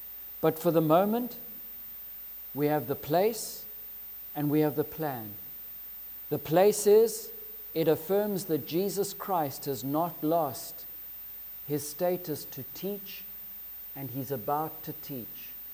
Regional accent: Zimbabwe; I remember growing up in Zimbabwe, I had the fortune or misfortune of growing up, and on our farm we grew tobacco, Virginia.

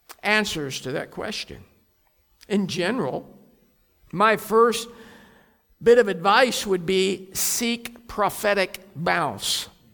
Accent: Pacific Northwest, United States; growing up in the Pacific Northwest was hide-and-go-seek. Because we lived out in the country on a small holding, there were fields and forests nearby that we could hide in.

